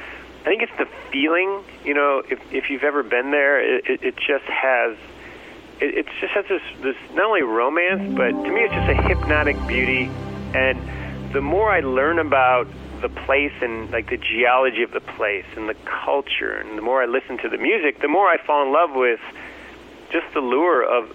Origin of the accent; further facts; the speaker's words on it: Detroit, Michigan, United States; I grew up in Detroit, and I was a huge